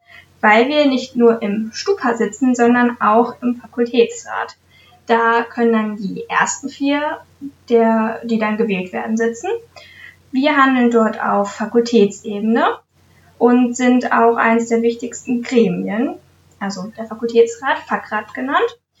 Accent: Hannover, Lower Saxony, Germany; Wie bereits erwähnt, komme ich aus dem Norden Hannovers.

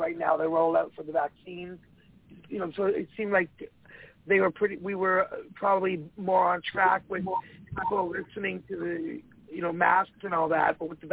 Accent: Canada; I'm a Canadian girl. This is where my heart is.

